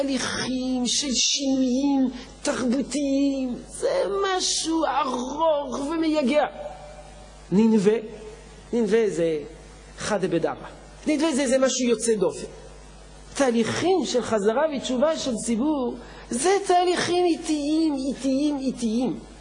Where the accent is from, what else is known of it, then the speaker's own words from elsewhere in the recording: France; אני גדלתי בצרפת, למדתי בבית ספר צרפתי יהודי, בית ספר יהודי צרפתי